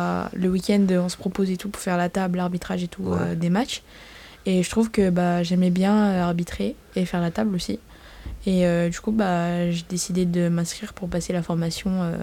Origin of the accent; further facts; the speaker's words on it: Brazil; Je suis brésilienne.